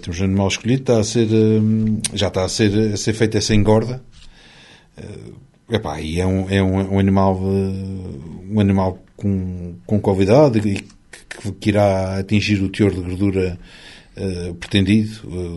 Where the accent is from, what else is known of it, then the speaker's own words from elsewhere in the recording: Azores, Portugal; Enquanto açorianos, e no nosso caso em particular jorgenses, mas todos os açorianos têm uma grande devoção e uma grande crença pelo Espírito Santo.